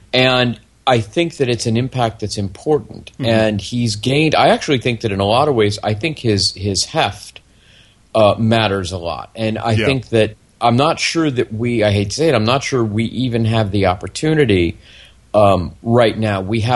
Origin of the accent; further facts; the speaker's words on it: United States; as an American, that phrase means a lot to be able to say as an American.